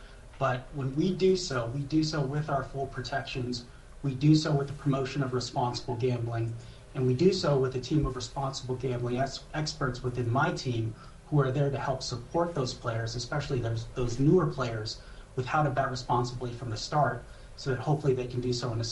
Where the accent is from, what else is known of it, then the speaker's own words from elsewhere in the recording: Las Vegas, Nevada, United States; I'm from Las Vegas, Nevada. We didn't get a Chick-fil-A until about 5-6 years ago.